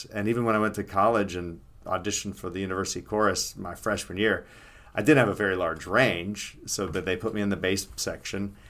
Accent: Florida, United States; I was born in the Panhandle of Florida, so I grew up, and most of my family is still there. Oftentimes when I even talk about them or begin the drive home, my accent starts to come

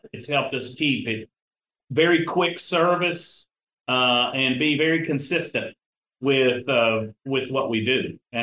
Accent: Nashville, Tennessee, United States; my family's all from West Tennessee. I grew up in Nashville, but my mom and dad grew up in Memphis.

